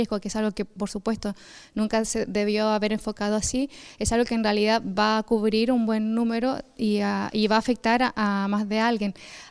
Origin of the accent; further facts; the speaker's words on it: Chile; now in Barcelona, Spain; Nancy y yo somos chilenas y hay mares vasco de origen